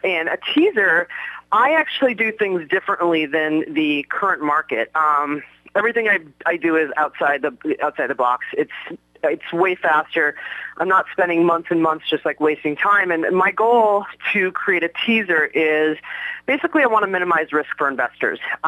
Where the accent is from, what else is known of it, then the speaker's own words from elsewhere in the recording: Minnesota, United States; Yes, I am. I'm originally from Minnesota, and I want to put money back into the pockets of Minnesotans